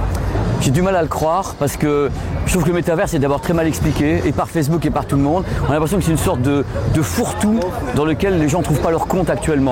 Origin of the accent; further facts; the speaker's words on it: Spain; J'aime beaucoup l'été parce que moi je suis espagnol, j'ai passé mon temps au soleil.